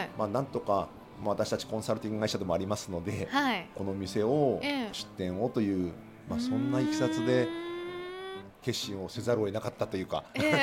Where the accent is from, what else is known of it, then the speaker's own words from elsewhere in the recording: Uozu, Toyama, Japan; 昔は私は魚津市民なんですけど